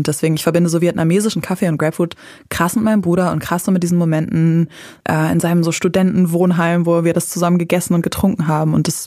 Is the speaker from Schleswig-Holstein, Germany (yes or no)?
yes; Uetersen, Schleswig-Holstein, Germany; ich komme halt so aus dem Landkreis Elmshorn-Pinneberg. Ich komme eigentlich aus Uetersen. Das ist so eine kleine Stadt in Pinneberg bei Elmshorn. Und da habe ich aber auch echt nicht so lange gewohnt, weil wir eben viel umgezogen sind.